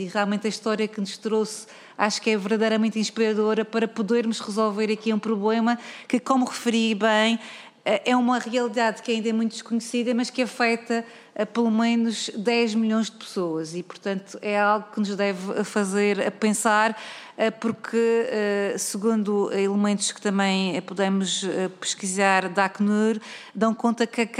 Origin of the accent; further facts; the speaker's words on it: Madeira, Portugal; sei que esteve na minha terra, que é a Madeira